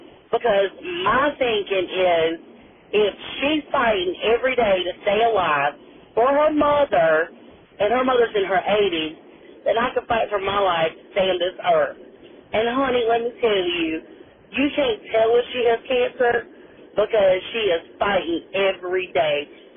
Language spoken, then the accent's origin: English; Florence, South Carolina, United States; now in Lamar, United States; I am from Florence, South Carolina, but right now I live in Lamar.